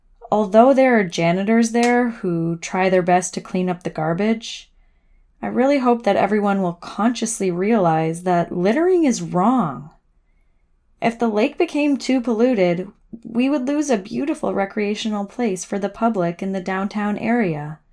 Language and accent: English; Kunming, Yunnan, China; downtown Kunming called Green Lake. It's not the largest lake in the province, but it's still vital to my hometown.